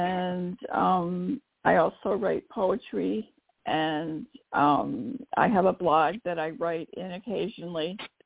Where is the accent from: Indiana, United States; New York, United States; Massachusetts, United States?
Massachusetts, United States; I'm from Massachusetts